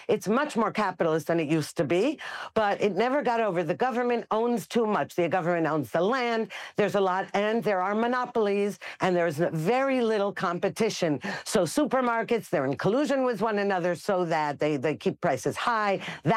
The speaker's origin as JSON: {"language": "English", "country": "United States", "tie": "born or raised there", "moved": "as an adult", "lives_now": "Israel", "said": "And I know I grew up in the United States. I moved to Israel when I was 19. I love it. I had my children here."}